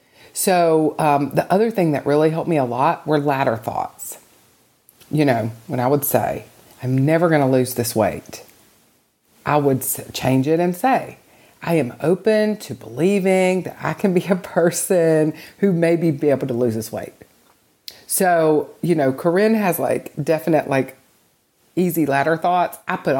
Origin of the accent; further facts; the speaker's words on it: Rock Hill, South Carolina, United States; I'm from Rock Hill, South Carolina.